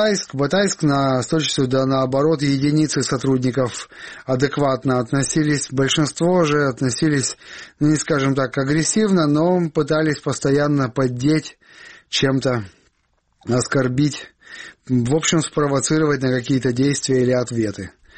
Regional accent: Crimea, Ukraine; Ну, я родился и вырос в Крыму, да.

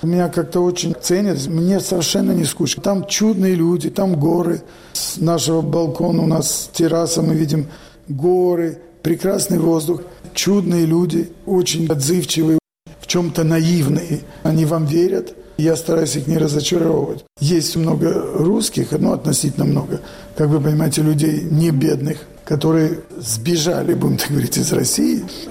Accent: Odesa, Odesa Oblast, Ukraine; born there; also born or lived in Moscow; Я родился на Украине, в Одессе. Учился потом в Москве, в Советском Союзе.

